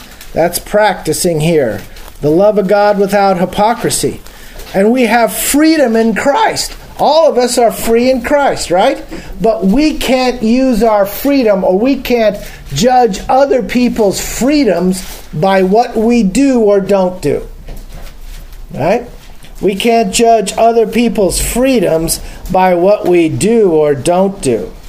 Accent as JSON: {"language": "English", "region": "California", "country": "United States", "said": "I was a guy from California, had long hair. This was in 1970."}